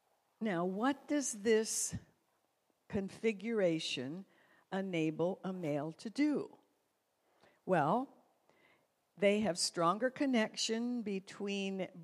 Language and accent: English; Canada; born there; I love the Winter Olympics because I was born in Canada.